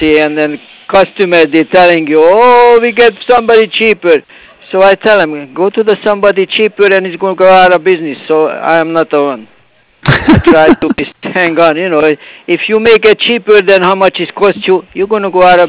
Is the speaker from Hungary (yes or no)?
yes; Hungary; English is a second language; moved away; Oh, I came from Hungary. See, I came from the communist country.